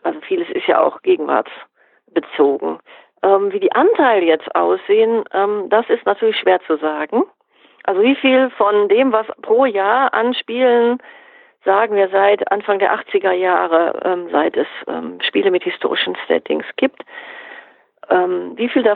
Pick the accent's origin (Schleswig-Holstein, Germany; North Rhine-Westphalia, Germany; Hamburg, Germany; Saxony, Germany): North Rhine-Westphalia, Germany; sei es Strukturwandel im Ruhrgebiet, wo ich herkomme, oder auch Identität und in Anführungszeichen Heimatgefühl in Südwestfalen, wo ich eben jetzt tätig bin.